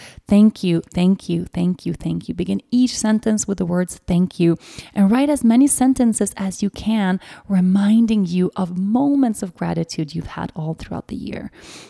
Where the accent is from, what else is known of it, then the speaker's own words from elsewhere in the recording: Sweden; 2021 was the year I got to be reintroduced to my home country, but in the most beautiful, loving way.